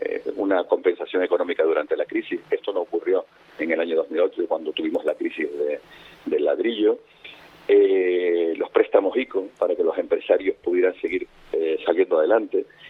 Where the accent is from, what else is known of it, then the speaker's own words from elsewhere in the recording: Canary Islands, Spain; yo soy también canario, tan canario como el que más, y voy a defender los intereses de mi isla y de Canarias